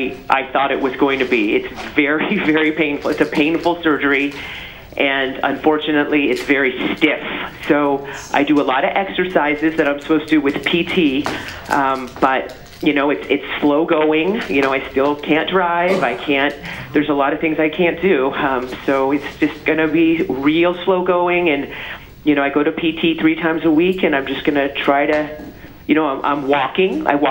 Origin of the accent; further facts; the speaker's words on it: Bennett Valley, California, United States; I grew up in Bennett Valley. I went to Ursuline.